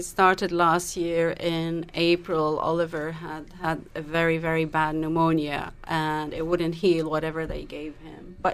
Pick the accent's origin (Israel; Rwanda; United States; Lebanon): Lebanon; So I'm from Lebanon